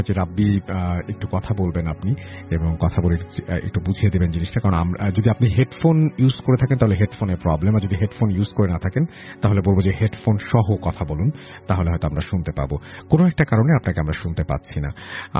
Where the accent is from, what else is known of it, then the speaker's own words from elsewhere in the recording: Narayanganj, Dhaka Division, Bangladesh; আমার জন্মস্থান নারায়ণগঞ্জ, আমাদের ফ্যামিলি প্রায় 40-45 বছর ধরে এখানেই থাকে।